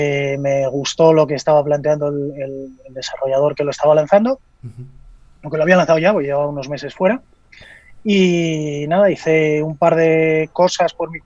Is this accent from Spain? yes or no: yes; Spain; now in Switzerland; Yo soy español, aunque ahora vivo en Suiza